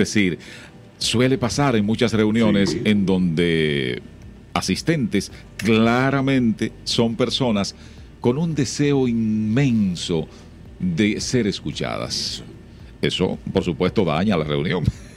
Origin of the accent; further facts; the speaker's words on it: Santiago Rodríguez, Dominican Republic; una autoridad de mi pueblo, de Santiago Rodríguez, me invitaba a una reunión